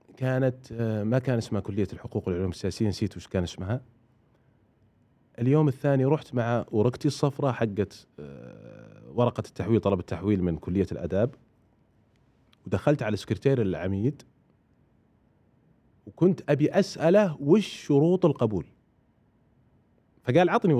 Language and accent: Arabic; Abha, Asir, Saudi Arabia; أنا جاي من أبها عشان أحصل على شهادة، عشان أبني مستقبلي،